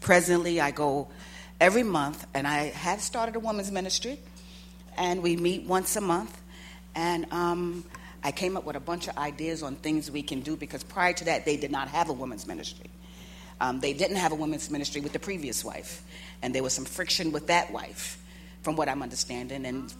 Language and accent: English; New York, United States; I'm from New York, total New Yorker. I'm totally established, have my career at home.